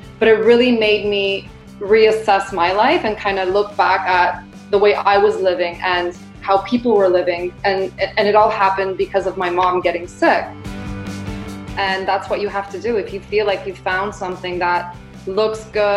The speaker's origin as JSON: {"language": "English", "country": "Poland", "second_language": "English", "moved": "yes", "lives_now": "Canada", "said": "I'm an immigrant. I came from Poland."}